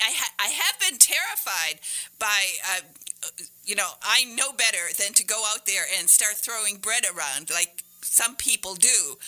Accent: Hancock, Michigan, United States; I'm a Youper from right up there in near Berga and Hancock

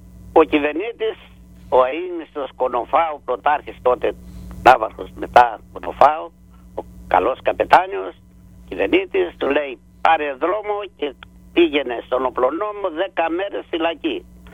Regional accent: Persena, Western Greece, Greece; Κατάγουμε από το νομό Ηλίας, πρωτεύουσα ο Πύργος, το χωριό μου λέγεται Πέρσενα. Είναι κάπου 850-900 μέτρα από θάλασσα.

